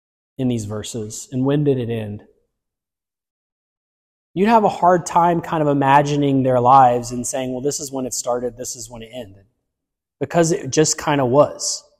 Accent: the South, United States; I grew up in the South, as you guys know, sometimes old people would talk about meals like that.

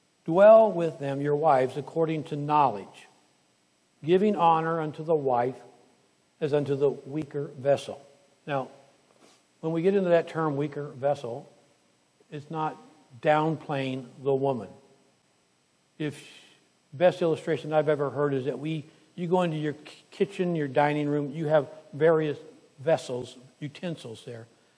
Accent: California, United States; I grew up in California.

